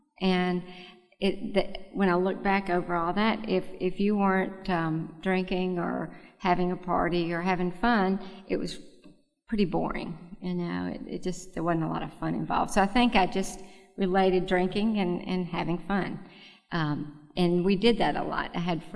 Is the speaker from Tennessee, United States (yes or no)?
yes; Nashville, Tennessee, United States; from Nashville, Tennessee.